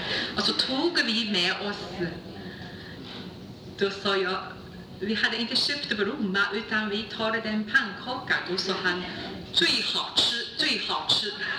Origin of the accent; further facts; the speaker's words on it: Shanghai, China; Då sa jag, jag kom från Shanghai.